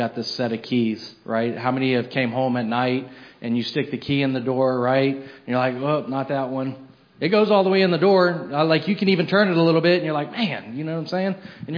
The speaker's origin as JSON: {"language": "English", "town": "Atlanta", "region": "Georgia", "country": "United States", "said": "I'm from Atlanta originally, and in and out of foster care."}